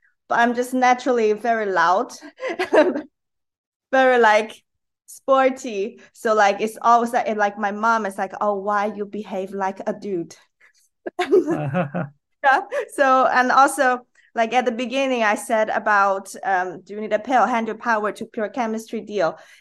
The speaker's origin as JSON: {"language": "English", "country": "China", "second_language": "English", "moved": "as an adult", "lives_now": "United Kingdom", "said": "So I learned English, I took the exam, I get into a university in the UK, and from there, because I still have the mainstream Chinese mind, which is like forced on me"}